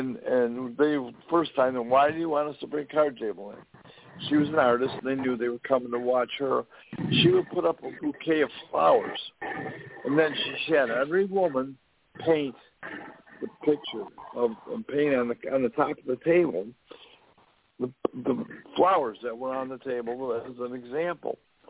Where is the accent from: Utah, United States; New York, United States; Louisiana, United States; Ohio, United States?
New York, United States; Buffalo; I'm from Buffalo, New York.